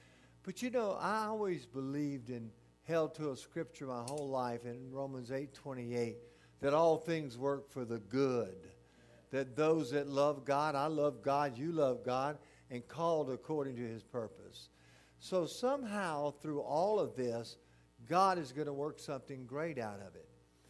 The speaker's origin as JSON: {"language": "English", "region": "Louisiana", "country": "United States", "said": "You know, being a Cajun is, you know, that's a whole other lifestyle. We got a lot of Boudreaux's and Thibodeau's down there in South Louisiana, you know."}